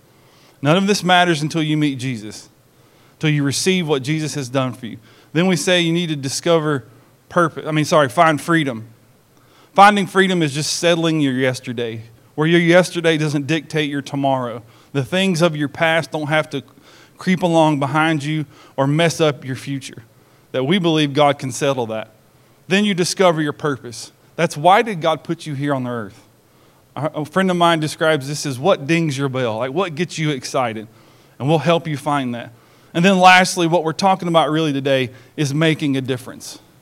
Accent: Tennessee, United States; Where I grew up in East Tennessee, it was actually 72 degrees on Thursday

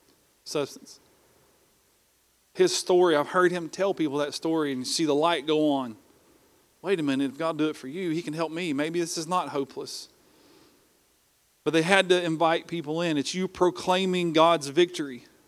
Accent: Johnson City, Tennessee, United States; Growing up on Avondale Drive in Johnson City, Tennessee, for those of my friends maybe in Tennessee watching, they know right where it is.

